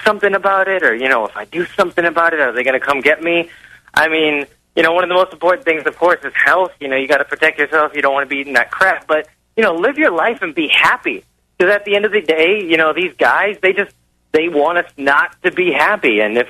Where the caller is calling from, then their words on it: Wisconsin, United States; I'm calling from Wisconsin